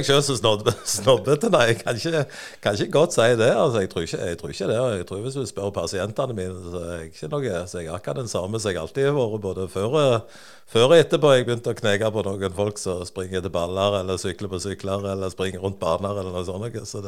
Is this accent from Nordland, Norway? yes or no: no; Sandnes, Rogaland, Norway; Jeg vokste jo opp på Håp ut forbi Sandnes, opp med Høylandkirka der, og så begynte vi på Austrås skole